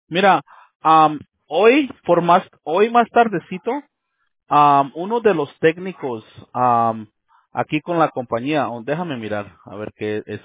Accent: Mexico; Yo soy mexicano

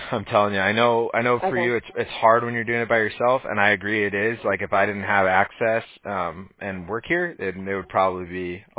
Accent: Huntington Beach, California, United States; Yeah, I was like born and raised in Huntington Beach. Like, we're chill beach guys.

